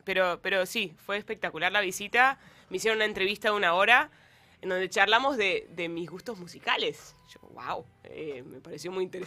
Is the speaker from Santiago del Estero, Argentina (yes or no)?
no; San Isidro, Buenos Aires Province, Argentina; Yo me acuerdo, pues soy de San Isidro.